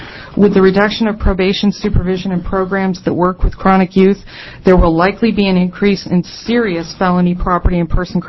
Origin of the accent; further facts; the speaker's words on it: New England, United States; I'm from New England originally, so of course I picked those states.